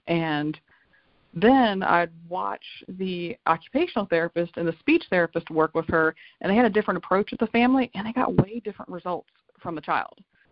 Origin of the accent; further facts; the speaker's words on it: Lynchburg, Virginia, United States; You know, growing up in Lynchburg, Virginia, I did not experience a ton of diversity